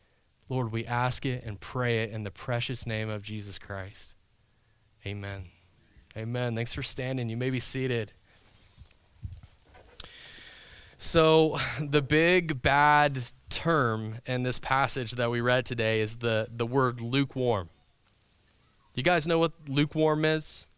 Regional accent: East Coast, United States; like I grew up on the East Coast

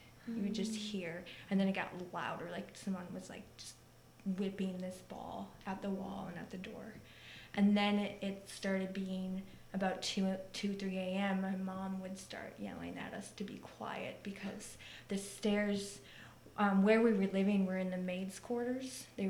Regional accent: Michigan, United States; now in Atlanta, United States; I'm originally from Michigan, so I'm what you would call a Michigander or a Uper, because I'm from the UP. Mm-hmm. Currently living in Atlanta and here in Ojai

